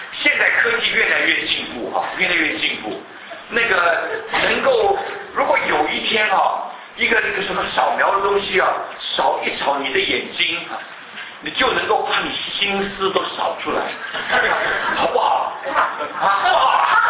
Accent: China; now in Canada; 是因为我们中国人说到的罪，就说到 crime

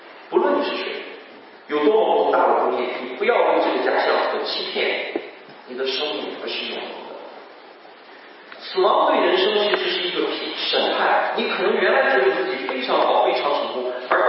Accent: China; 我们来自中国大陆的弟兄姐妹会知道另外一个词

